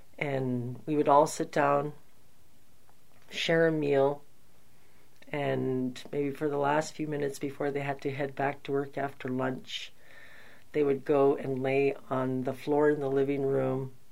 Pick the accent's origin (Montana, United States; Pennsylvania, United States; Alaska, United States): Alaska, United States; St. George Island; born there; I am 63 years old, and I was born on St. George Island.